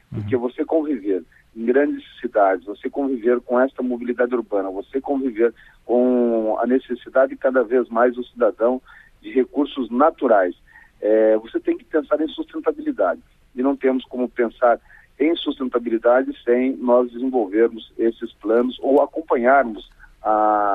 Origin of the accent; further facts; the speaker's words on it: Paraná, Brazil; Eu sou do Paraná.